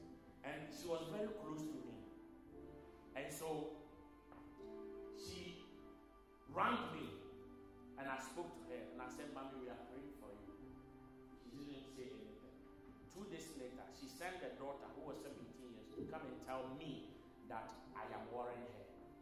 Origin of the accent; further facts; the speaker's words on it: Ghana; I don't know about Nigeria. I'm from Ghana.